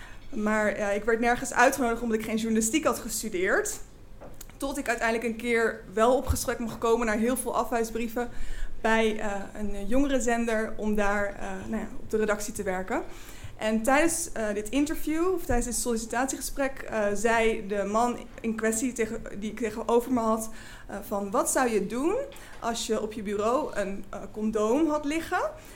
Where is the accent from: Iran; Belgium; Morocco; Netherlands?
Netherlands; Flevoland; Ik groeide op in Flevoland en had een hele fijne jeugd.